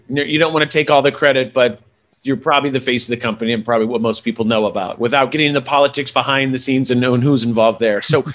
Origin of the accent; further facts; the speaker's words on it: United States; but that's all Americans, which I have nothing against Americans because I'm American. I love Americans